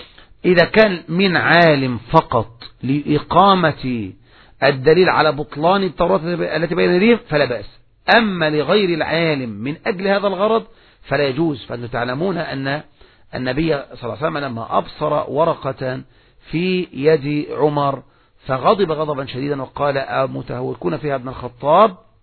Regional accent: Egypt; عندنا في مصر يقولون

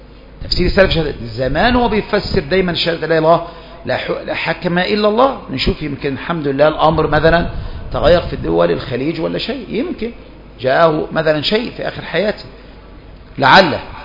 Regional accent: Egypt; وعندنا في مصر مرة كان قاضي بيحكم بإيه

